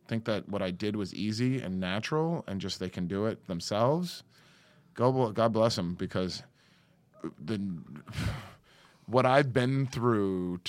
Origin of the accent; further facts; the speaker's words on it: New York, United States; also born or lived in California; now in Los Angeles, United States; I'm from New York originally. New York was the vampire capital, then Paris was, and then I'm bringing it here.